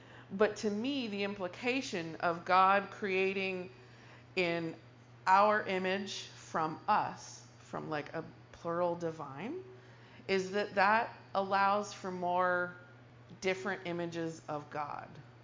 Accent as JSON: {"language": "English", "region": "California", "country": "United States", "said": "I think of, especially since I'm from California, I think of controlled burns."}